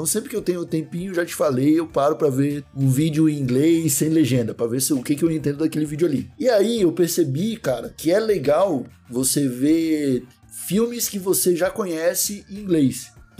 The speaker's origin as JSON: {"language": "Portuguese", "country": "Brazil", "said": "o brasileiro, ele sente uma necessidade de ser acolhido, saca? Eu acho que a gente é um povo tão acolhedor"}